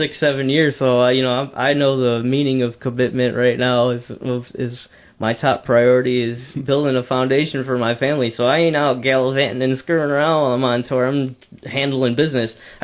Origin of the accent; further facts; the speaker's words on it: New York, United States; We're in the middle of Tulsa. We're from New York.